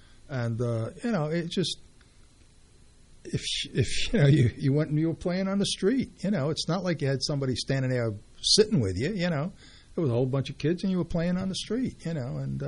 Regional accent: Brooklyn, New York, United States; I was from Brooklyn.

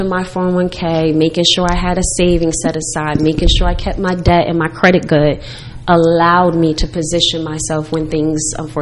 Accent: Jersey City, New Jersey, United States; So I'm that girl from Jersey City, right?

